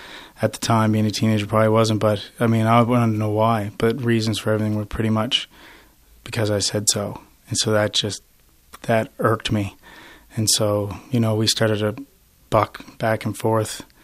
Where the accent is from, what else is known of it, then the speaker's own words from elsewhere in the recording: Newfoundland and Labrador, Canada; Growing up, I was raised in Newfoundland.